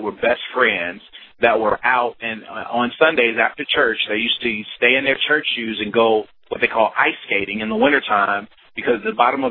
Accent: Chicago, Illinois, United States; Well, I'm from the Midwest. I'm from Chicago

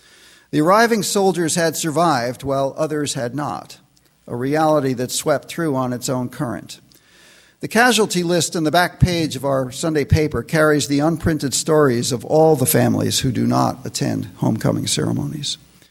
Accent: New York, United States; we're from New York State originally, and so it's familiar territory to us. Even though it's a very big state, even though we didn't grow up in the very upstate area

